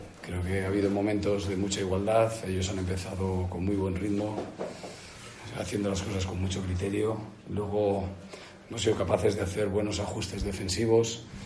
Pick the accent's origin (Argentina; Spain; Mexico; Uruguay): Spain; Castile; Ya sabes, soy castellano y no puedo engañar a nadie.